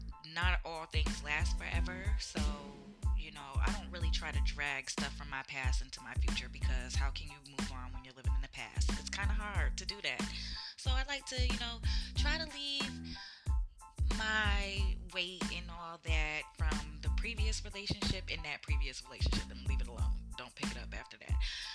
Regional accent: New London, Connecticut, United States; moved away as an adult; also born or lived in Duval County, Florida; But I'm originally from Connecticut. Shout out to CT, New London. Hey. I moved from New London in my 20s and moved to Florida.

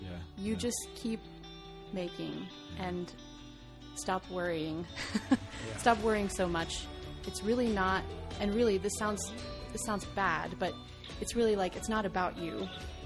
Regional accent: El Paso, Texas, United States; now in Houston, United States; Which is longer than I lived in my hometown of El Paso, which is where I grew up.

